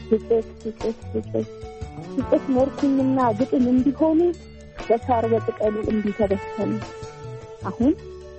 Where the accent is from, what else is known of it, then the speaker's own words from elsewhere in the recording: Debre Markos, Amhara, Ethiopia; እድገቴም ውልደቴም ጎጃም ደብረ ማርቆስ ከተማ ውስጥ ነው ተወልጄ የሚያደግኩት። ከ12ኛ ክፍልም የተማርኩት እዛው ነው።